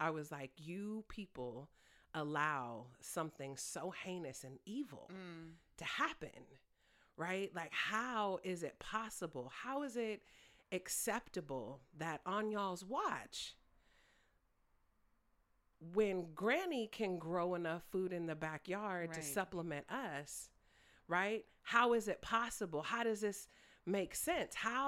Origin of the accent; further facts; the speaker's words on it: Oakland, California, United States; Because I'm from East Oakland, which is about as wide as an airplane